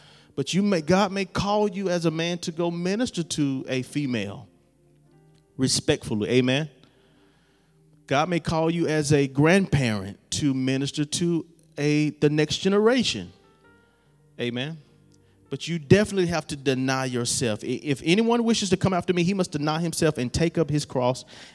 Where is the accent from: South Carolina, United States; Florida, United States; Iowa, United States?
South Carolina, United States; Fair Forest; I'm from Fair Forest, South Carolina, and I'm proud about it.